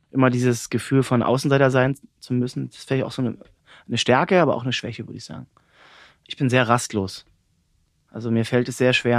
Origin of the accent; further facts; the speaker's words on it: Cottbus, Brandenburg, Germany; Cottbus. Meine Heimat, na klar.